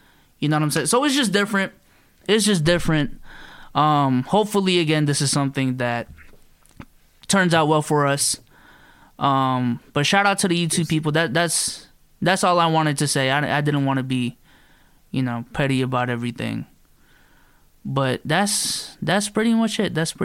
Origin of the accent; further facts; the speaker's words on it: Philippines; I am from a neighborhood in the Philippines that literally floods up to the gates, dude.